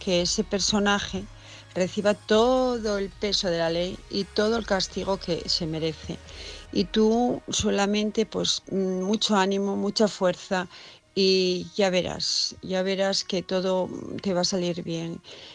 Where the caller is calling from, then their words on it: Asturias, Spain; de Asturias